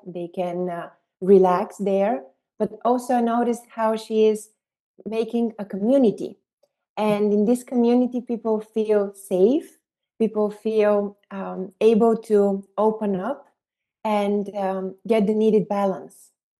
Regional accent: Bulgaria; now in Netherlands; I'm originally coming from Bulgaria, but I've been living in the Netherlands for the past 14 years.

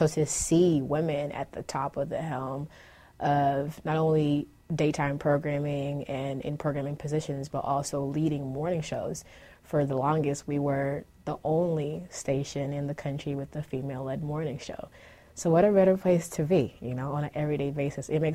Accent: Nairobi, Kenya; now in United States; Second home to me, obviously, because I was born and raised in Nairobi, Kenya.

